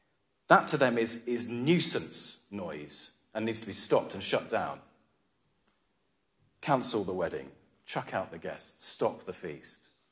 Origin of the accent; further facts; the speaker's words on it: England, United Kingdom; I grew up in England, a Christian country